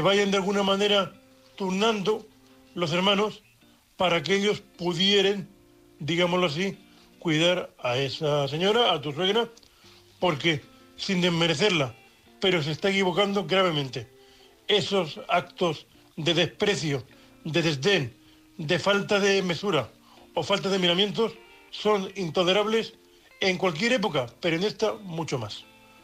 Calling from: Murcia, Region of Murcia, Spain; de Murcia, vuestro amigo invidente.

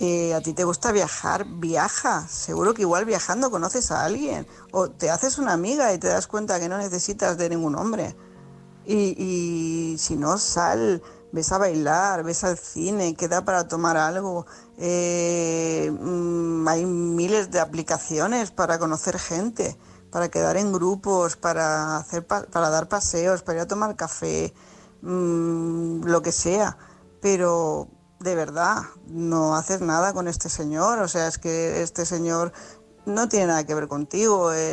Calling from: Tarragona, Catalonia, Spain; corresponsal de Tarragona

